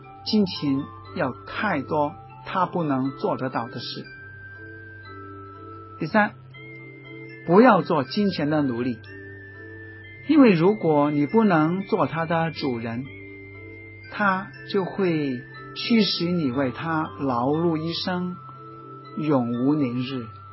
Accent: China; 我们中国人说以财交者财尽则交绝

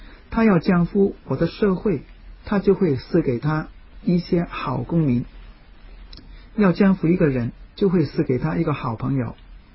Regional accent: Hong Kong; 我能够以身为教友为荣，以身为学生为荣，以身为中国人、香港人为荣。

